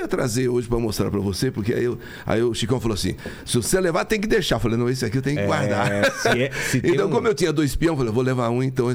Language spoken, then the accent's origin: Portuguese; Paranagi, Paraná, Brazil; born there; mas na verdade eu nasci em Paranagi